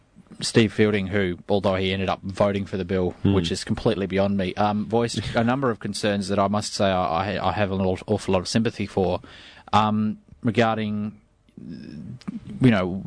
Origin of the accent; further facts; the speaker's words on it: Australia; I don't see why myself or anybody as an Australian taxpaying citizen or a taxpayer should have to pay for the detention of somebody who's come to the country unlawfully.